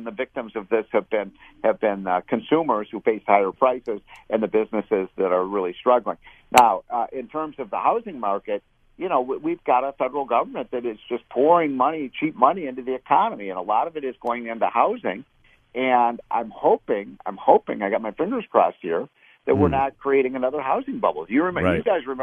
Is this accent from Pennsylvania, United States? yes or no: no; Chicago, Illinois, United States; And I'm from Chicago, so I'm very intimately familiar.